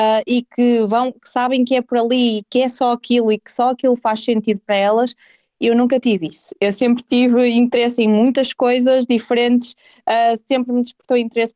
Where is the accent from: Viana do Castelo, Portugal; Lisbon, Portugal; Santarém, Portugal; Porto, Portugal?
Porto, Portugal; Santo Tirso; eu não sou de Braga, sou de Santo Tirso, fica ali a meio